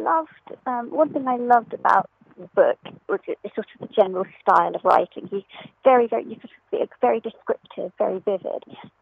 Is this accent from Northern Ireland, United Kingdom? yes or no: no; Eastcote, London, United Kingdom; I'm over 21 and I'm from Eastcote in Middlesex.